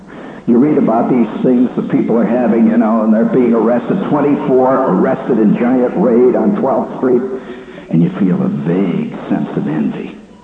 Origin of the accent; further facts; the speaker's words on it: Indiana, United States; It's not easy for me, you see, because as a kid, I came from Indiana.